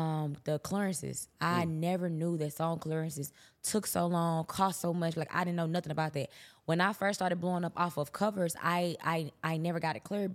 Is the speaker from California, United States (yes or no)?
no; St. Louis, Missouri, United States; St. Louis. I'm from the Lou.